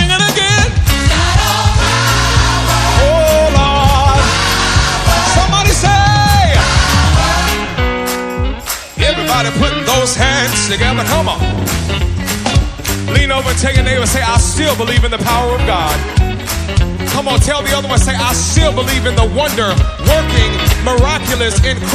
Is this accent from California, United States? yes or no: yes; Bakersfield, California, United States; Now, I'm a boy from Bakersfield, California.